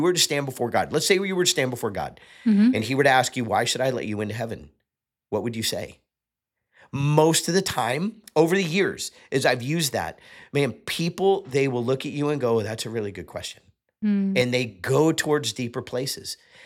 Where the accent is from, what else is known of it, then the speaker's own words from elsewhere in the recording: Fort Lauderdale, Florida, United States; I grew up in Fort Lauderdale, Florida, going to Coral Ridge Presbyterian Church.